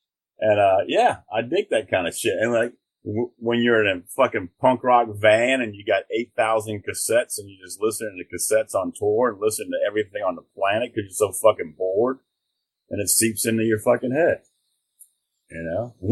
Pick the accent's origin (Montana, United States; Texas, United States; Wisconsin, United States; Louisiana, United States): Louisiana, United States; New Orleans; Lyrics are great. We're from New Orleans. Love … Mardi Gras was coming around